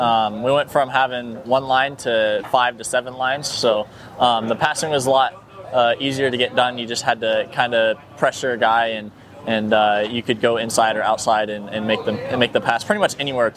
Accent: Placerville, California, United States; And even being my hometown, I love favoring Hangtown, but yeah, it was not good this year.

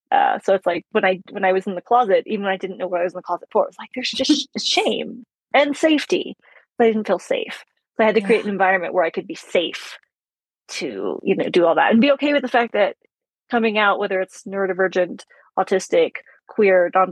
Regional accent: Texas, United States; Where I'm from, where I grew up in Texas

